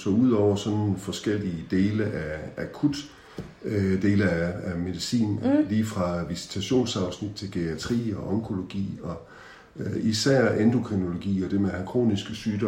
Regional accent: Sønderborg, Region of Southern Denmark, Denmark; born there; Så det her er jo min fødeby, Sønderborg.

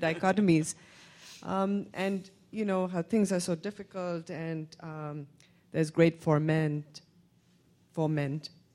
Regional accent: India; now in United States; I mean, I grew up in India, but I've lived in America for a long time

